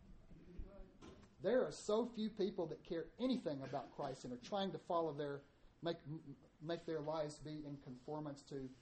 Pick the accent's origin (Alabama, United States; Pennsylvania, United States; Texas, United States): Alabama, United States; Lipscomb position did have a lot of support in certain places in Middle Tennessee and North Alabama. I grew up in North Alabama.